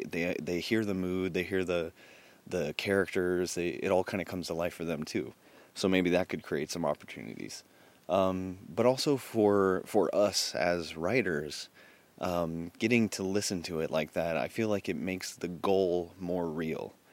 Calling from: Cape Elizabeth, Maine, United States; I'm recording this from Cape Elizabeth, Maine, and I'm outside.

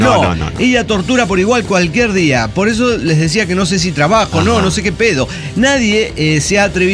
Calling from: Barcelona, Catalonia, Spain; de Barcelona, Cataluña, España.

